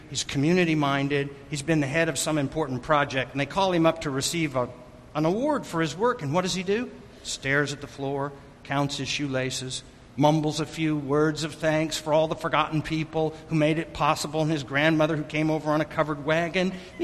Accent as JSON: {"language": "English", "town": "Wichita", "region": "Kansas", "country": "United States", "tie": "born or raised there", "said": "I just was growing up in Wichita, Kansas. I was a double PK, son of a preacher, son of a professor."}